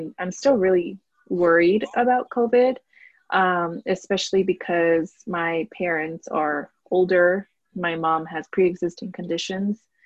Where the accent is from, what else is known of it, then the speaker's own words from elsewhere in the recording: Los Angeles, California, United States; moved away as an adult; now in Gilbert, United States; I live in Gilbert, Arizona. It's hard to live here, actually. I grew up in Los Angeles, California. I didn't move out of LA till I was 23 years old